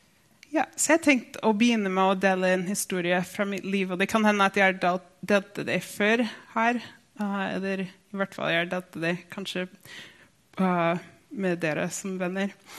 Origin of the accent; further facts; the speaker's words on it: Minnesota, United States; Jeg kommer fra USA, fra Minnesota.